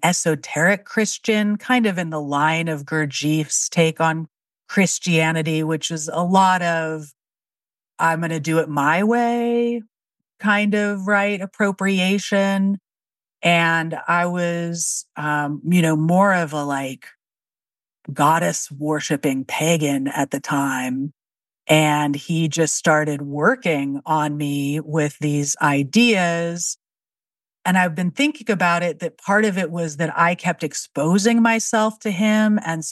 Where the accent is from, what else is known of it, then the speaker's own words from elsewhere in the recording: San Francisco, California, United States; I'm from San Francisco, and I returned home after a breakup and kind of some intense risk-taking behaviors. And I ended up back in San Francisco.